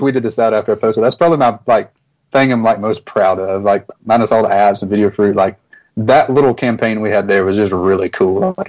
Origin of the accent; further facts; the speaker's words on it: Mobile, Alabama, United States; And I grew up in Mobile, Alabama, and a guy that lived there, he was running his mayoral campaign